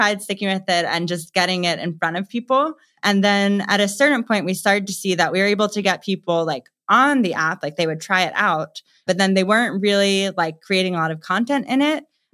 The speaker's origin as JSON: {"language": "English", "region": "East Coast", "country": "United States", "said": "we came back to the East Coast really to be like closer to family, and it's just kind of where I'm from."}